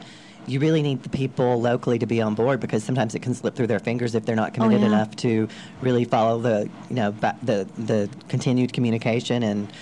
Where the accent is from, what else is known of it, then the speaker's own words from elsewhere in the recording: Asheville, North Carolina, United States; now in El Paso, United States; Originally from Asheville, North Carolina.